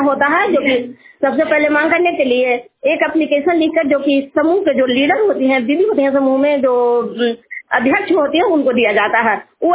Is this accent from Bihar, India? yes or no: yes; Bihar, India; मैं नालंदा जिला की रहने वाली हूँ। मैं चंडी प्रखंड से बोल रही हूँ।